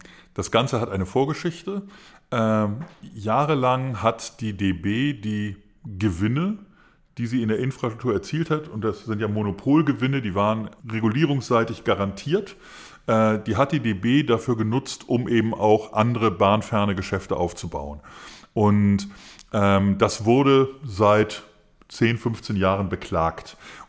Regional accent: Berlin, Germany; als Berliner

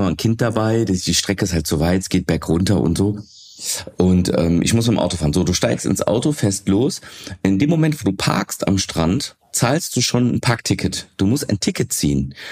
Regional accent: Greece; Ist auch immer geil, wenn man als Grieche irgendwo hinfährt und erstmal griechische Sachen sehen möchte.

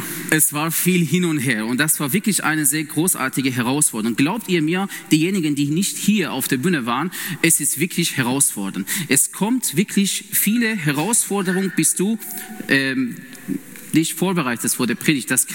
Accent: Iran; ich komme ursprünglich aus dem Iran. Ich war Muslim und ich glaube an Jesus Christus als meine Herr und Heiland. Und ich bin 31 Jahre alt.

